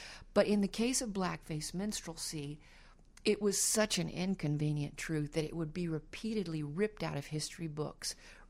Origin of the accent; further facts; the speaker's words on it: Texas, United States; I come from Texas, and it's got that, you know, rich diversity. We don't call it folk music there. We call it picker poet music.